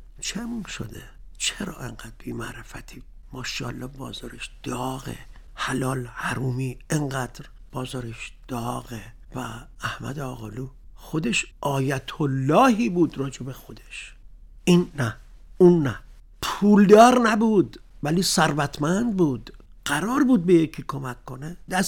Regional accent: Iran; first language Azerbaijani; Persian is a second language; now in Tehran, Iran; چون ما تو پایتختیم، زبان حاکم فارسیه و زبان مادری ما یک جورهایی مظلوم واقع شده. میگشتیم واژه های فراموش شده ما ترک های مقیم تهران رو پیدا کنیم

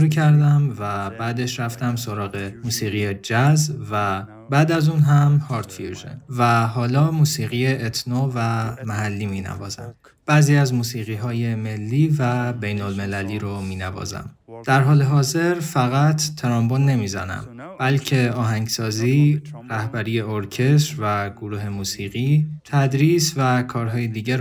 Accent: Almaty, East Kazakhstan Region, Kazakhstan; moved away; من اهل قزاقستان هستم، آلماتی. من در شرق قزاقستان متولد شدم و اونجا بزرگ شدم، اما سالهاست که اینجا زندگی میکنم

